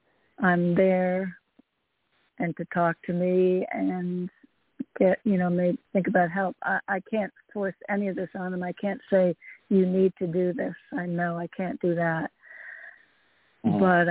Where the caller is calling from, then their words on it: Connecticut, United States; I'm calling from Connecticut.